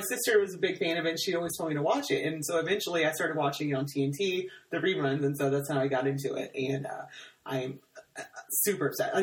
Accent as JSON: {"language": "English", "town": "San Antonio", "region": "Texas", "country": "United States", "said": "Jared is from San Antonio, from the area I'm from, so I can't even begin to tell you how much that fills me with pride."}